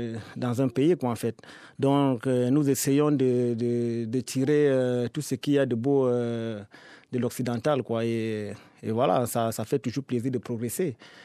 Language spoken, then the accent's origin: French; Cameroon; Non, frère, en tant que Camerounais, oui, mais frère de sang, non.